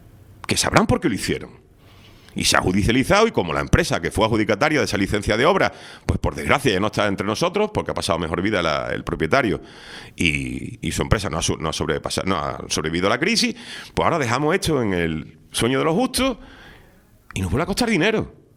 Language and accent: Spanish; La Orotava, Canary Islands, Spain; Yo no quiero ser una mosca cojonera y ser una persona incómoda para nadie en mi pueblo.